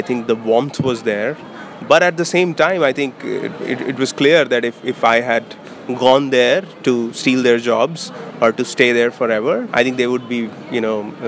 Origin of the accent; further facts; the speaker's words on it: India; coming from a small town in India.